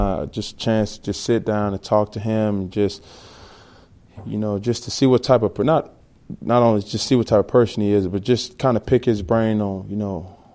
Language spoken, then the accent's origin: English; Atlanta, Georgia, United States; I mean, I'm from Atlanta originally